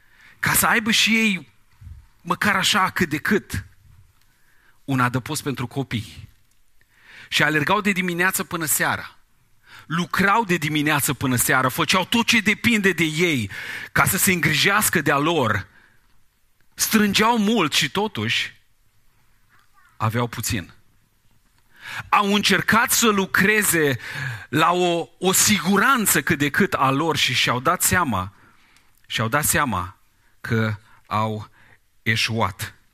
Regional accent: Moldova; Suntem moldoveni, nu majoritatea.

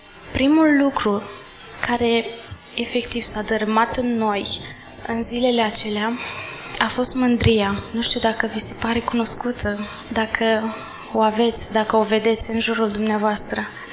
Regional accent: Iași, Iași County, Romania; Sunt împreună cu soțul meu, Adi, și cu băiețelul nostru, Aaron. Venim din Iași

